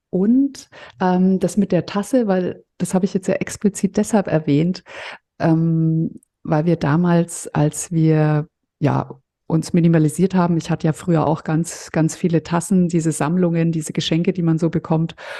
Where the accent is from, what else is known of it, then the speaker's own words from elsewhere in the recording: Fürth, Bavaria, Germany; Also ich komme ja aus Mittelfranken, aus Fürth. Das ist die Kleeblattstadt Fürth. Und Fürth, das mit dem Kleeblatt, das ist einfach unser Stadtwappen.